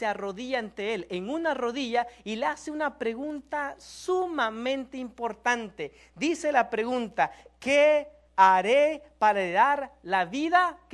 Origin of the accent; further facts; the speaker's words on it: Mexico; yo soy mexicano